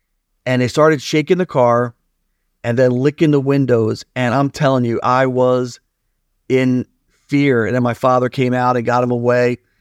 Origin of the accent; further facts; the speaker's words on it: New Jersey, United States; And we're from Jersey, so we had a lot of Hess gas stations